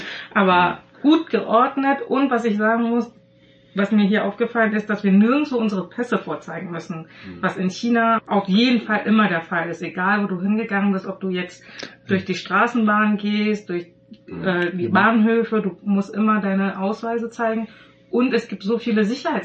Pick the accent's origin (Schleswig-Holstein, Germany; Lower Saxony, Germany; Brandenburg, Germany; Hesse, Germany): Lower Saxony, Germany; Göttingen; Wir kommen ja auch aus Göttingen. Das ist eine ziemlich harte Stadt, was das betrifft.